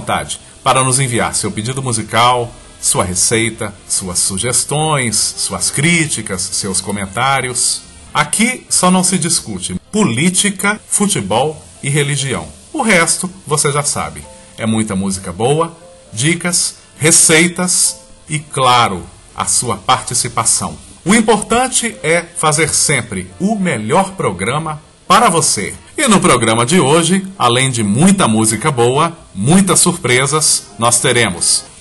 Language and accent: Portuguese; Sete Lagoas, Minas Gerais, Brazil; eu sou de Sete Lagoas, Minas Gerais